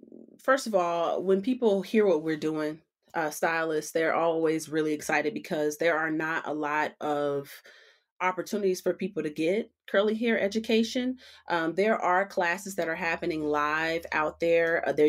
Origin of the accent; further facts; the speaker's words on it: Chicago, Illinois, United States; I'm from Chicago and I moved here.